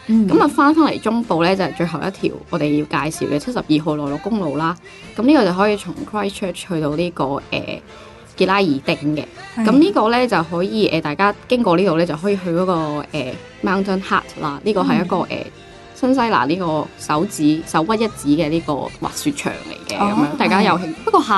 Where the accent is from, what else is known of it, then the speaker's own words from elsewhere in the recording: Guangdong, China; 咁我哋廣東人應該就比較中意呢個點啦，